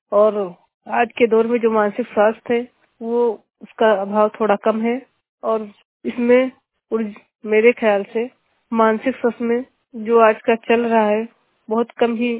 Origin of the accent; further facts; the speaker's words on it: Haraiya, Uttar Pradesh, India; और मैं हरैया से घरवा से हूँ, डिस्ट्रिक्ट बलरामपुर।